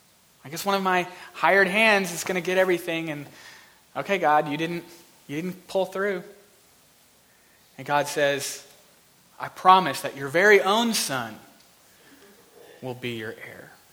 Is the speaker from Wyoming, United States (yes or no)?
no; Texas, United States; So I grew up in Texas. I was born and raised in Texas.